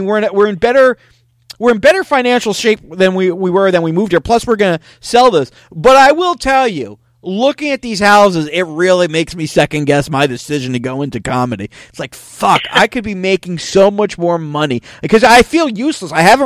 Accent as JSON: {"language": "English", "region": "New Jersey", "country": "United States", "tie": "born or raised there", "said": "because where I grew up in Jersey was so expensive."}